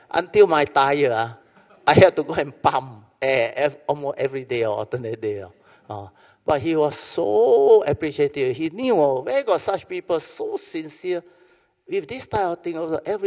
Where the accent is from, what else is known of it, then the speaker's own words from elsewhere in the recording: Alor Setar, Kedah, Malaysia; I'm from Kedah one, Alor Star one.